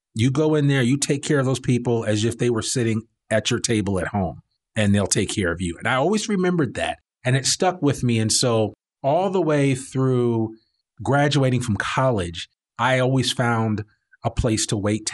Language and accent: English; Teaneck, New Jersey, United States; there was a really cool restaurant in the town that I grew up in Teaneck, New Jersey.